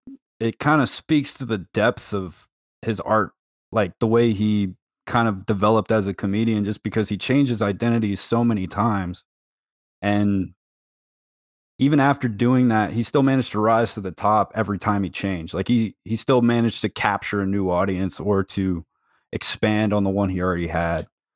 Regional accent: Louisiana, United States; I'm from right around New Orleans. Mm-hmm. I grew up in the suburbs around there

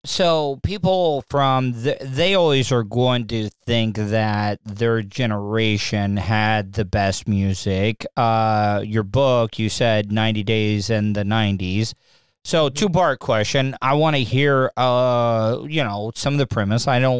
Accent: Florida, United States; growing up in Florida, country music.

